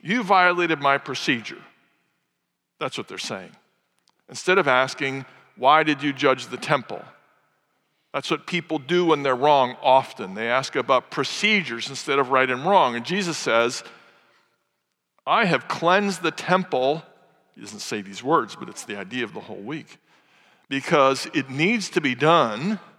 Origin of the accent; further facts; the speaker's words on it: St. Louis, Missouri, United States; I come from St. Louis, and unlike places like Birmingham, which offer choice, you can either love the Crimson Tide or the Auburn Tigers, you can choose.